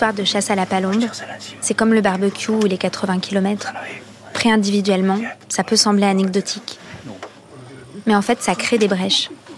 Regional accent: Auvergne-Rhône-Alpes, France; Alors que je viens d'Auvergne et que lui vit en Normandie.

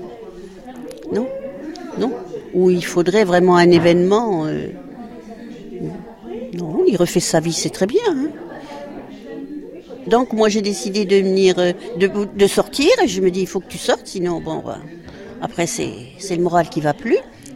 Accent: Saint-Dizier, Grand Est, France; Rarement, sauf que comme je suis de Saint-Dizier

